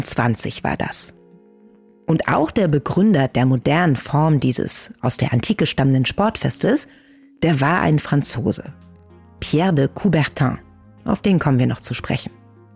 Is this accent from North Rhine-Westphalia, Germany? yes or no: no; Berlin, Germany; moved away as an adult; now in Paris, France; Ich bin eigentlich Berlinerin und wollte nach dem Studium ein Jahr an die Seine gehen. Mittlerweile sind 16 daraus geworden.